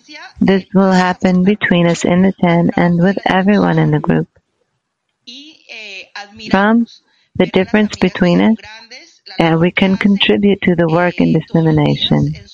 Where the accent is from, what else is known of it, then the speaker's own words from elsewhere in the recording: Israel; I'm from Israel.